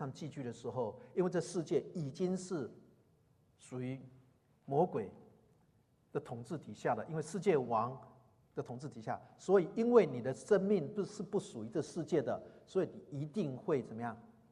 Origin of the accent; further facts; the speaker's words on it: China; 你大概我们中国人特别厉害，想把5天的行程看10天的光景，对不对？